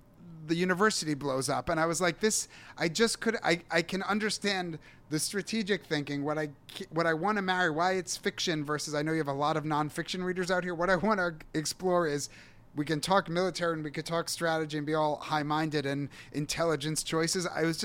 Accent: United States; moved away as an adult; now in Israel; he was Australian, you know, I'm American, but this idea that like, you know, maybe he got more Zionist Israel and I got more biblical Israel, but we'd both moved there.

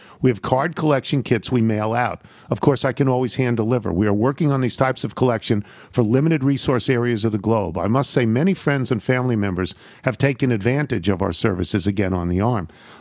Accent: New York, United States; as they said where I grew up on the Yonkers Bronx line.

